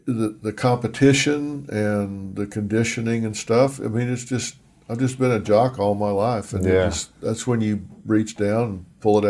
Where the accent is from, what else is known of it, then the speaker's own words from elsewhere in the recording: the South, United States; also born or lived in Tulsa / Denver; part of it is growing up in the South.